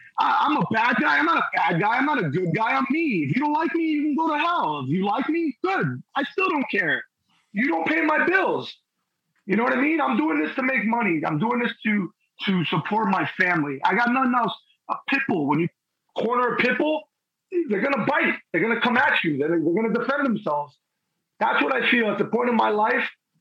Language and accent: English; New Jersey, United States; I'm from Bergen, you know, I'm from the Hudson County. So I lived and breathed Bergen Line Avenue up and down from 90th to First Street, all the way to Jersey City, all the way to North Bergen.